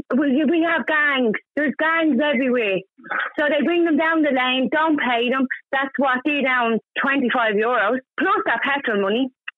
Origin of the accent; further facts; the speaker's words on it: Ballymun, Leinster, Ireland; There's Ballymun, I'm from Ballymun.